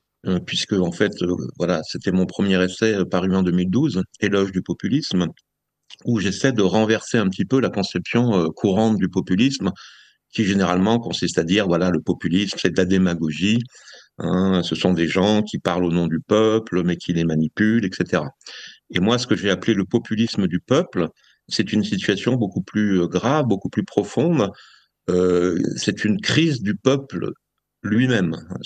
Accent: France; parce que moi je suis un Français comme les autres, un citoyen comme les autres

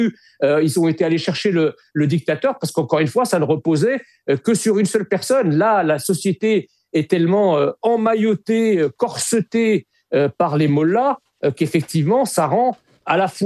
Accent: France; nous avons des sujets avec l'Iran en tant que Français

